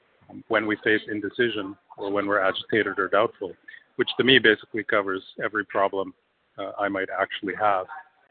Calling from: Toronto, Ontario, Canada; I'm in Toronto, Canada.

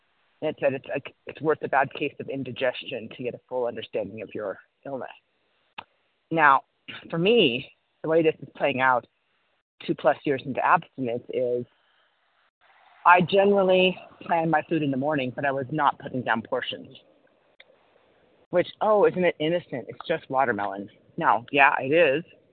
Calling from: Cody, Wyoming, United States; Certainly. I'm calling from Cody, Wyoming.

